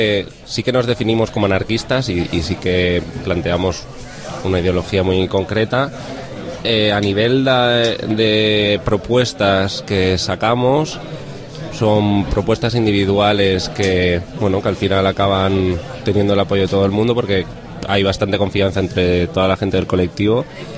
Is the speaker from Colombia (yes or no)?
no; Barcelona, Catalonia, Spain; Nosotros venimos del barrio de Gracia, en Barcelona.